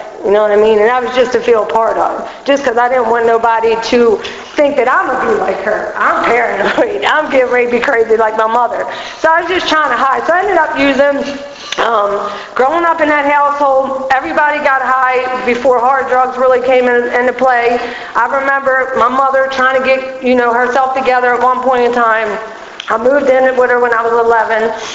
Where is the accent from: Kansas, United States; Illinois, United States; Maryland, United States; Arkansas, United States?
Maryland, United States; Baltimore; But anyway, I grew up in Southwest Baltimore.